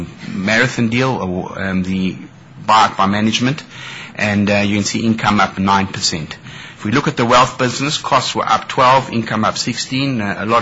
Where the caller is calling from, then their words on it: South Africa; So if we look at our RAND numbers, and I'm talking from South Africa, so I think it is important to look at our RAND numbers